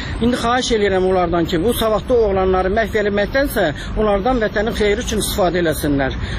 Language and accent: Azerbaijani; Georgia; Gürcüstandanıq, yerimiz qalmışdı orada, özümüzün evimiz var.